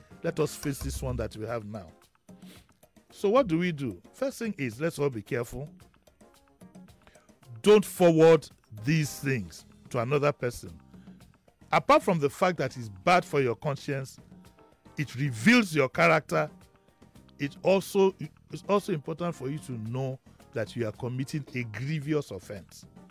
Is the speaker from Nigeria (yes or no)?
yes; Yaba, Lagos, Nigeria; When I was growing up in Yaba in the 60s